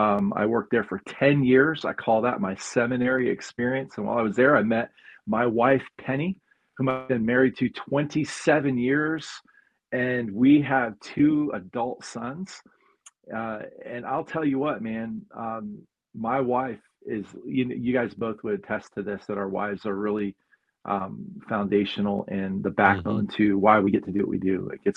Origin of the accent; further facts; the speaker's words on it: West Palm Beach, Florida, United States; now in Vermont, United States; I'm actually from South Florida. I was, you know, raised in West Palm Beach, Florida, beach bum.